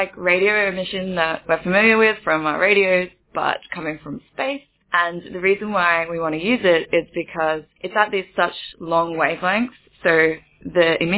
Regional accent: Australia; now in Germany; Well, I'm an Australian studying for my PhD in Germany

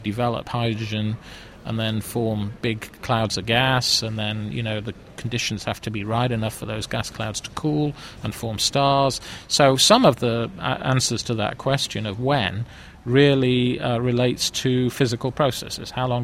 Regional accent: Wales, United Kingdom; So I was brought up in Wales

